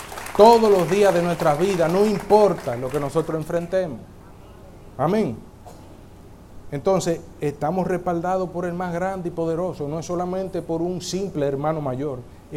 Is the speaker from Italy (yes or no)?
no; Dominican Republic; Esa palabra quieto, nosotros como dominicanos la más asumimos cuando uno tiene niños chiquitos.